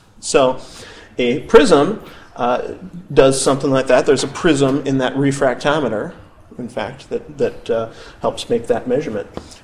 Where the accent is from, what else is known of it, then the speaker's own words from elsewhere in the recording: Sioux Falls, South Dakota, United States; I grew up in Sioux Falls, South Dakota, across down by the southeast corner of Minnesota.